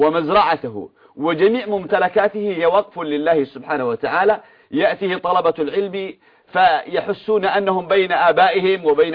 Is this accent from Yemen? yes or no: yes; Yemen; يحدث عندنا في اليمن أزمة على جميع الأصعدة والمجالات